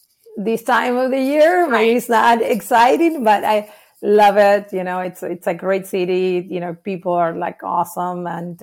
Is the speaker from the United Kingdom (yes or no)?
no; Uruguay; now in Chicago, United States; I'm from Uruguay. So I came here a long time ago. My parents are from Ecuador, actually.